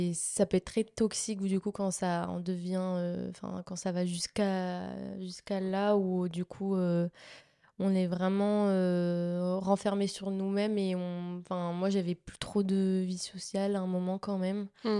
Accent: Valence, Auvergne-Rhône-Alpes, France; Alors moi, à la base, je viens de la Drôme, vers Valence, et j'ai commencé l'athlétisme là-bas

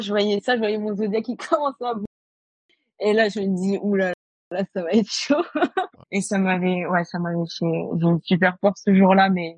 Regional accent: Morocco; Moi, du coup, je suis née au Maroc et j'ai grandi au Maroc. Donc, j'ai passé mon bac là-bas.

